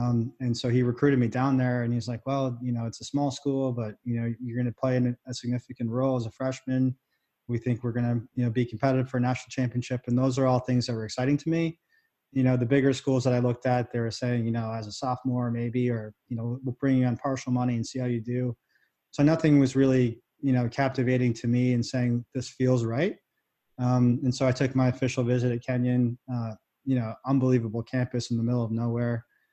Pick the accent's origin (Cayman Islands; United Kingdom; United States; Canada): Canada; like I said, for as a Canadian